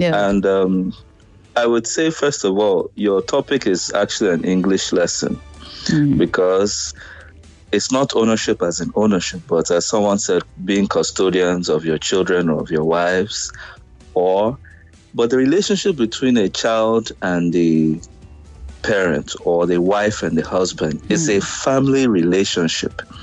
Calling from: Accra, Greater Accra, Ghana; I'm calling from Accra.

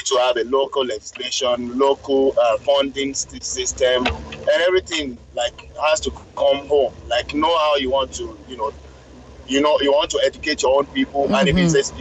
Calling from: Alberta, Canada; I'm joining from Alberta, Canada.

